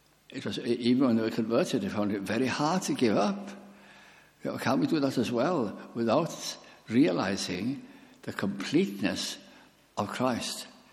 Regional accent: Wales, United Kingdom; Who am I now? I'm Welsh.

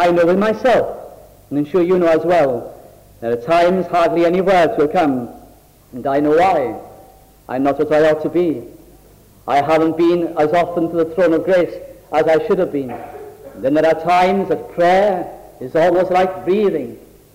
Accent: North West England, United Kingdom; first language Welsh; English is a second language; I was brought up in South Lancashire, and we used to listen to every little Welsh programs on the radio for the reason that we long to hear our own little language

